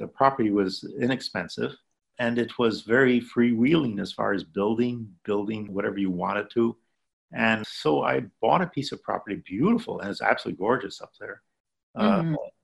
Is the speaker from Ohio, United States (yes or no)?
no; Lackawanna, New York, United States; as a kid, I grew up in Lackawanna